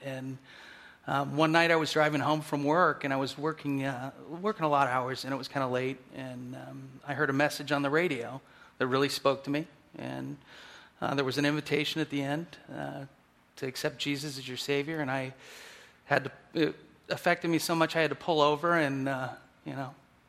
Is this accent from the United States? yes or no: yes; Ohio, United States; although growing up in Ohio, I had gone to church every Sunday